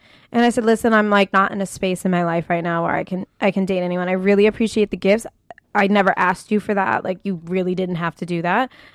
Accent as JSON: {"language": "English", "town": "Boston", "region": "Massachusetts", "country": "United States", "said": "I'm from Boston."}